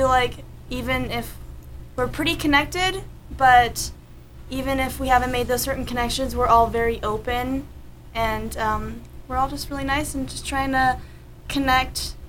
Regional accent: Seattle, Washington, United States; Seattle's very special. I mean, this is my hometown, so this is what I know

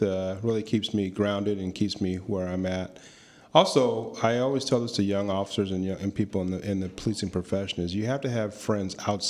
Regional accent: San Jose, California, United States; we were talking about kind of the memories of growing up in San Jose.

